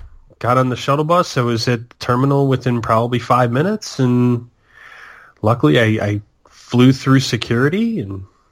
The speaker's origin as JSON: {"language": "English", "town": "Chicago", "region": "Illinois", "country": "United States", "said": "That's probably my last flight that I'll be taking to Orlando as a Chicagoan."}